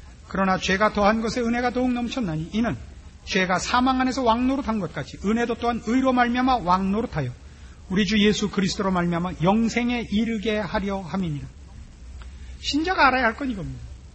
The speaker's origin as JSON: {"language": "Korean", "region": "Pyongan", "country": "North Korea", "said": "저도 평안도 사람이다 하는 게 밝혀졌어요."}